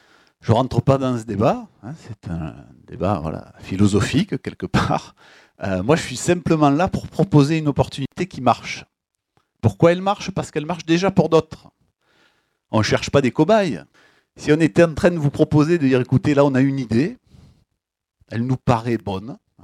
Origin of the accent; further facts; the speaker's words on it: Marseille, Provence-Alpes-Côte d'Azur, France; Il y a une embrouille, comme on dit chez nous, à Marseille.